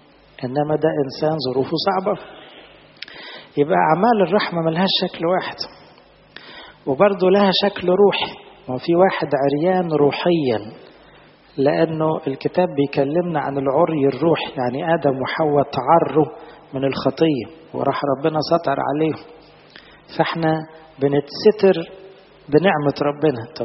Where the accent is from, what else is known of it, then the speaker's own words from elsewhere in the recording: Egypt; ناس عندنا في مصر ممكن تلاقي جلابيته على اللحم